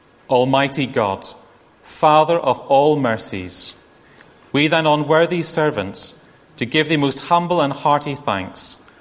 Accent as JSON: {"language": "English", "town": "Belfast", "region": "Northern Ireland", "country": "United Kingdom", "lives_now": "Cotswolds, United Kingdom", "said": "I came from a Brethren tradition in Belfast. My father was an apprentice in Harland and Wolff Shipyard."}